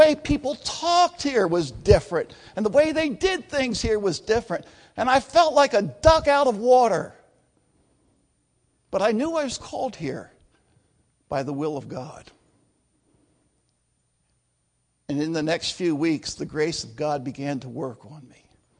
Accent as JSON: {"language": "English", "region": "Pennsylvania", "country": "United States", "tie": "born or raised there", "also_born_or_lived": "Philadelphia", "said": "I was born in Philadelphia. I spent my childhood years in eastern Pennsylvania, but in my early teens, we moved to Lancaster County, the heart of the Amish country. I spent my teens and my 20s in Lancaster County."}